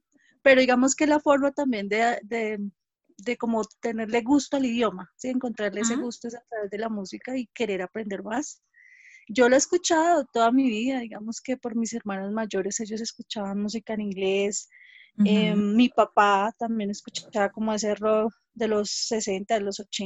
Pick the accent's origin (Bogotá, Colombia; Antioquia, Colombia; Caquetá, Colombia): Bogotá, Colombia; Yo soy bogotana. Rola, super rola, pues no con el acento de los rolos, pero he vivido todo el tiempo en Bogotá.